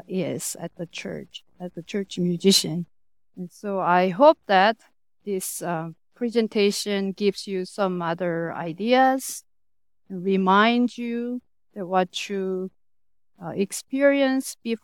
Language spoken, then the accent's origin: English; South Korea; also born or lived in United States; I'm from South Korea. Before that, I got my training in America. Moved back to Korea and came back, 2 years ago.